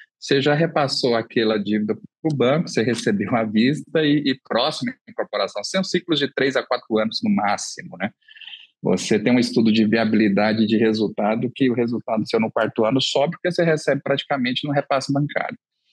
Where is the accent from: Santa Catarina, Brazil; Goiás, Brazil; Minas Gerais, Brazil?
Goiás, Brazil; Goiânia; Eu sou de Goiânia também.